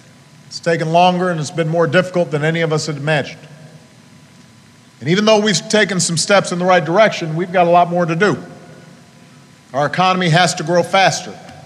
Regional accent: Illinois, United States; You know, back in Illinois, my home state, Illinois is in the house.

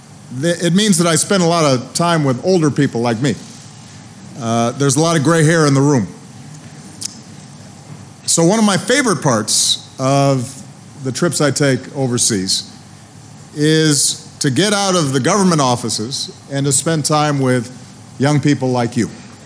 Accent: Hawaii, United States; also born or lived in Indonesia; I was born in Hawaii, spent most of my childhood in Hawaii, but I also spent time in Indonesia as a young boy.

